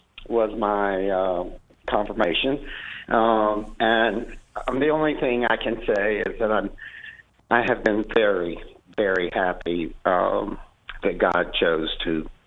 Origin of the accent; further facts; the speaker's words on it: Columbia, South Carolina, United States; I'm from Columbia, South Carolina.